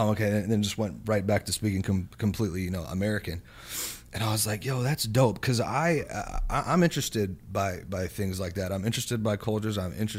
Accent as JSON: {"language": "English", "country": "Jamaica", "said": "I'm Jamaican"}